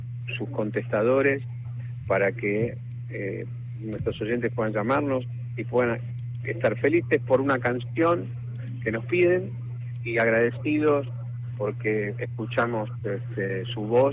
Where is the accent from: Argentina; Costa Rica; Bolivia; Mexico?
Argentina; tiene que ver con quienes somos los argentinos, ¿no?